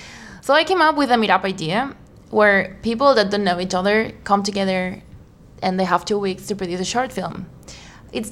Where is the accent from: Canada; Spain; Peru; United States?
Spain; Barcelona, Catalonia; I am from Barcelona. I studied business here